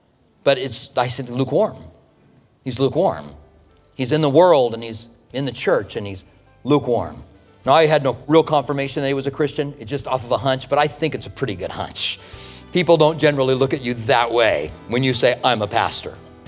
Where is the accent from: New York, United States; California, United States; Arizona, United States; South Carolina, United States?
Arizona, United States; Tucson; They were like, where are you from? And I said, I'm from Tucson.